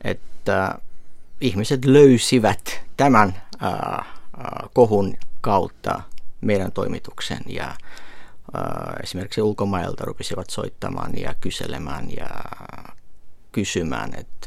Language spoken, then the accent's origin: Finnish; Moscow, Russia; first language Russian; Finnish is a second language; now in Finland; mun kaikki sukulaiset on georgialaisia, mutta minä itse olen kotoisin Moskovasta, koska synnyin siellä ja äidin kieleni on kuitenkin venäjä. Et nyt asun Suomessa, georgialainen äidinkielenä venäjä.